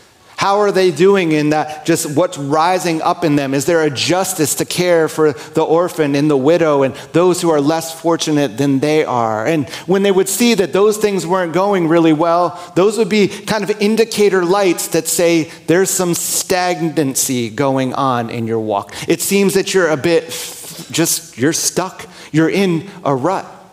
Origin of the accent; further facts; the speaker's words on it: New Jersey, United States; one of the things Brian and I share in common is I grew up in New Jersey